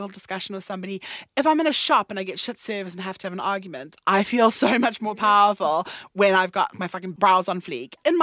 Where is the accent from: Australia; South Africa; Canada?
South Africa; now in London, United Kingdom; And so I could be in my hometown back in South Africa and bump into less people that I'd gone to primary school with than I would in this part of London.